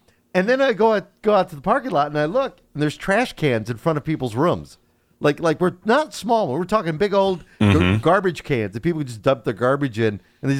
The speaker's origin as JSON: {"language": "English", "country": "India", "said": "Well, I'm Indian, so I can do that without being offensive."}